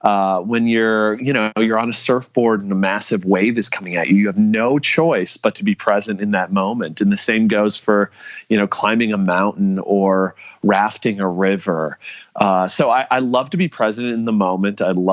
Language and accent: English; Minnesota, United States; but I got into film because I grew up in Minnesota.